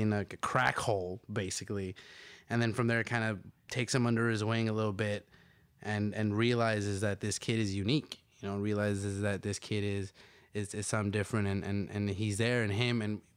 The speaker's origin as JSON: {"language": "English", "town": "Chicago", "region": "Illinois", "country": "United States", "said": "coming from a purely Latino background, you know, I'm from the West Side of Chicago, predominantly Mexican, predominantly first generations."}